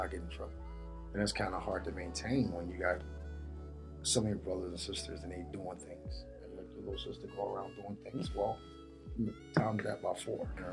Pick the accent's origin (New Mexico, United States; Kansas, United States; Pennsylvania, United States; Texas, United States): Pennsylvania, United States; Philadelphia; Mostly North Philadelphia. And you the worst parts. There's a couple of nice parts in North Philly, but we didn't live there.